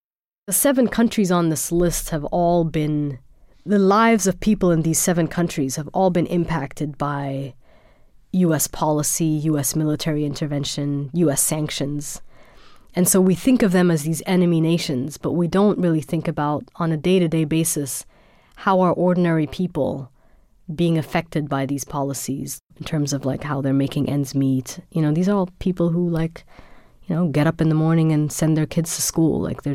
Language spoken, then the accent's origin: English; Germany; Growing up in Germany in the late 1980s, early 90s